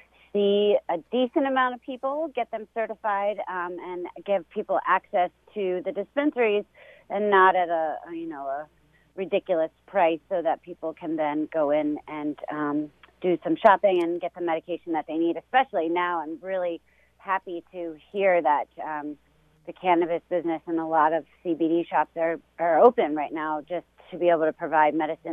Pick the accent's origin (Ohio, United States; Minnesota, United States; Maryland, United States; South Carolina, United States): Maryland, United States; Baltimore; All right. Well, I grew up here in Baltimore.